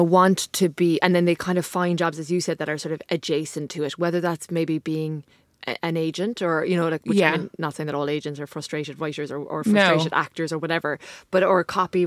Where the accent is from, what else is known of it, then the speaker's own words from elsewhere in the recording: Ireland; I'm from Ireland, as are you.